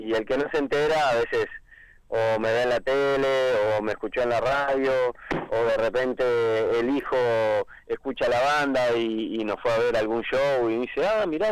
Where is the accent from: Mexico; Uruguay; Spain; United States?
Uruguay; acá como habitantes de Montevideo. O sea, bueno, uno de los integrantes vive en Maldonado, digo, pero somos todos uruguayos